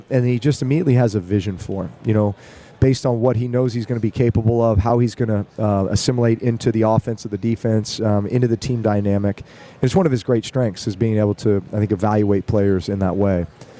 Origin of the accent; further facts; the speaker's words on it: Texas, United States; and, you know, me being a Texas kid, it was funny because there was that Cowboy Niners dynamic